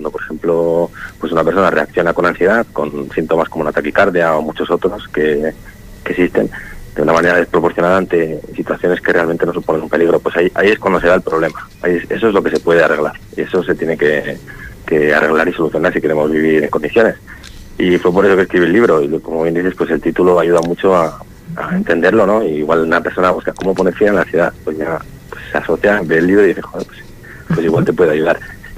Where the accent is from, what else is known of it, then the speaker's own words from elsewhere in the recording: Basque Country, Spain; soy vasco y aquí en Perosco tenemos apellidos muy largos